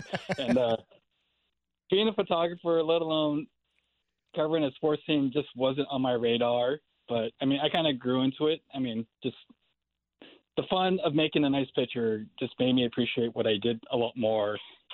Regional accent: San Francisco, California, United States; Born and raised in San Francisco.

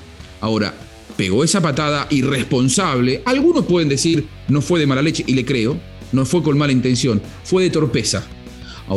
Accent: Argentina; Y no lo digo yo como argentino

